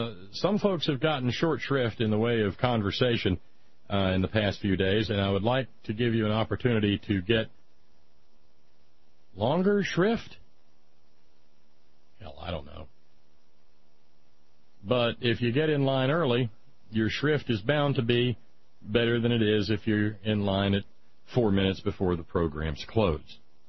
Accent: Alabama, United States; y'all know that I was raised in Alabama, and that makes me an Alabama fan

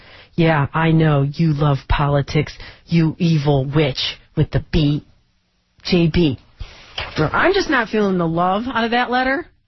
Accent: Detroit, Michigan, United States; And I am live from Detroit, hometown Detroit, on their very important day here

